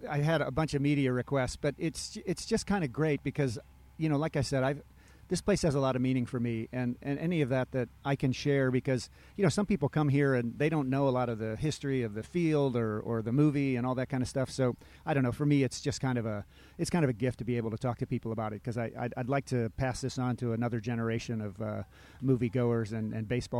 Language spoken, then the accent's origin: English; Sharon Center, Ohio, United States; I grew up in Sharon Center, Ohio, population 300, Northeast Ohio near Akron.